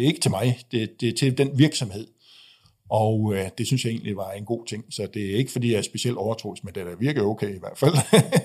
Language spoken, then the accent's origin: Danish; Frederikshavn, North Denmark Region, Denmark; Jeg ved ikke helt, hvor det kommer fra, men jeg voksede op i Frederikshavn, i hvad du kan kalde sådan en bedre middelklasse familie.